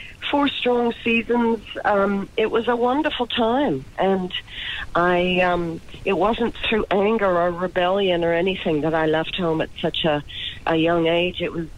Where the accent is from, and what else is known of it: Canada; born or raised there